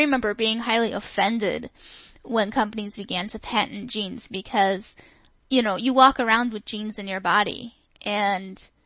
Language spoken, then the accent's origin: English; Nebraska, United States; I grew up in Nebraska and also lived there during a portion of being an adult.